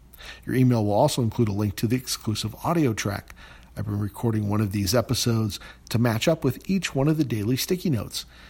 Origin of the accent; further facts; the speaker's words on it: Cleveland, Ohio, United States; Now, I grew up in Cleveland with a lot of Italian friends. I'm part Italian